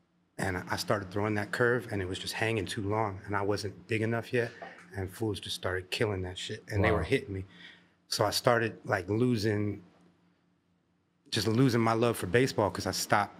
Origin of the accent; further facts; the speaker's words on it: Venice Beach, California, United States; I grew up in Venice Beach, so I think, doses, people used to offer those to us when we were skating, when we were young.